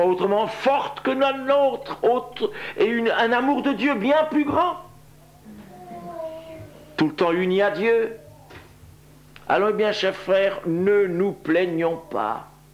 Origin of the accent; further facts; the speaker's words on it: France; il y a 2 siècles à Favernay, dans le Jura, chez nous en France